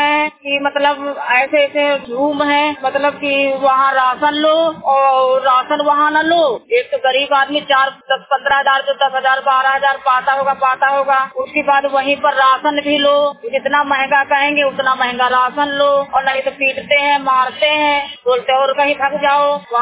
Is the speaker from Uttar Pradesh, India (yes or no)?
yes; Kanpur, Uttar Pradesh, India; now in Delhi, India; और हम कानपुर के यूपी के रहने वाले हैं।